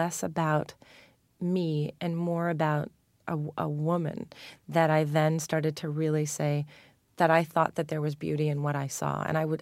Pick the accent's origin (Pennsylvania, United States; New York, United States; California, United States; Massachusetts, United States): New York, United States; Manhattan; And I grew up in Manhattan, you know, so I grew up knowing what 42nd Street looked like